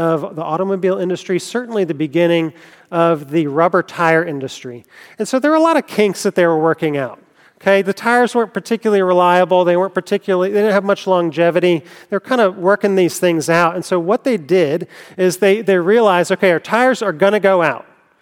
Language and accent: English; Greenville, United States; I grew up here in Greenville, and like my kids now, actually, I had a friend whose dad worked at Michelin.